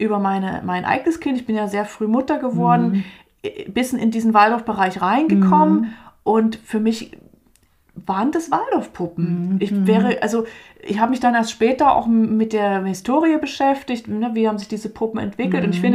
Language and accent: German; East Germany, Germany; ich komme ja aus der DDR und für mich war Waldorf nach der Wende, da war ich ja fast noch ein Kind